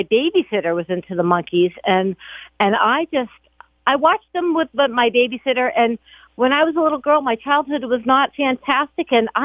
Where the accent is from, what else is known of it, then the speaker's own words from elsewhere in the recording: Massachusetts, United States; Oh, no, I grew up in Massachusetts, eastern Massachusetts.